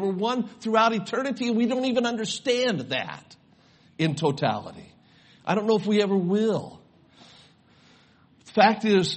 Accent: Las Vegas, Nevada, United States; and I was born and raised then in Las Vegas.

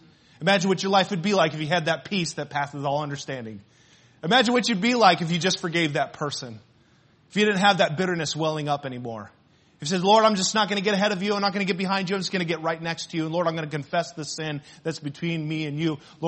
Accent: Ireland; Well, the only reason I did that is because of the way I grew up. It's because I'm Irish. We always blame our heritage, you know.

